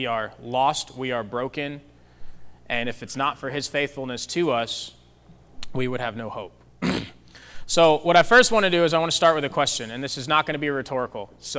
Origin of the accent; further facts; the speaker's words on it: Virginia, United States; I am from Virginia, and I've never had Whataburger till I came here. There's no Whataburger on the East Coast.